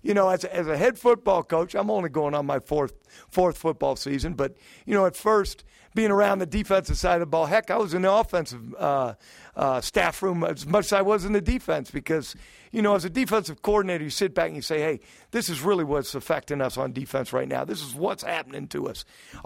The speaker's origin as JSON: {"language": "English", "region": "Midwest", "country": "United States", "tie": "born or raised there", "also_born_or_lived": "Akron, Ohio", "said": "I was raised in the Midwest, born in Akron, Ohio. I've always cherished the Big Ten."}